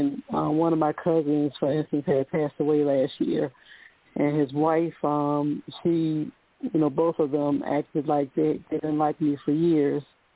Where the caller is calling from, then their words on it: Virginia, United States; from Virginia.